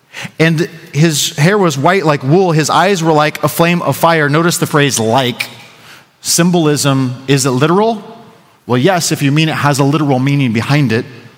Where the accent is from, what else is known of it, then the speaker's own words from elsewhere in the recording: Colorado, United States; I'm from Colorado. I remember stories of the Thompson River flooding.